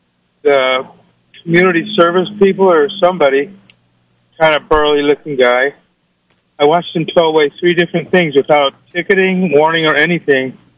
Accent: Ukiah, California, United States; Hello, I'm from Ukiah, MLS, and I'm kind of living in my car.

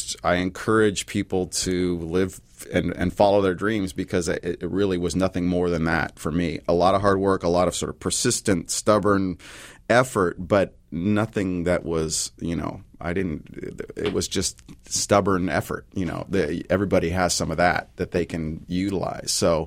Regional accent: Seattle, Washington, United States; the circumstance of growing up in Seattle and just being around an artistic scene

